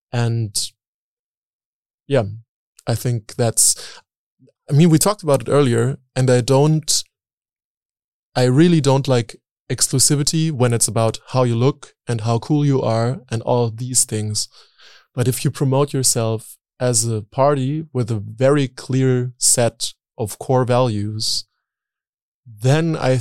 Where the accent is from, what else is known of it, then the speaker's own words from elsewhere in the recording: Berlin, Germany; I grew up in Berlin and I lived near Nollendorfplatz earlier, which is like the biggest like gay queer Kiez in Berlin.